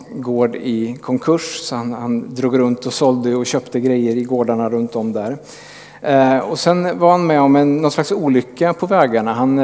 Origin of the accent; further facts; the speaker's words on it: Karlstad, Värmland, Sweden; Det här är hemma i Lilla Skåre där jag kommer ifrån, utanför Karlstad.